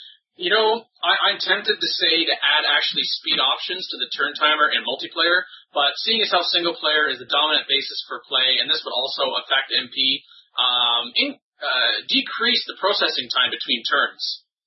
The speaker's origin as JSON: {"language": "English", "country": "Canada", "said": "Yes, I did. I am Canadian and proud of it."}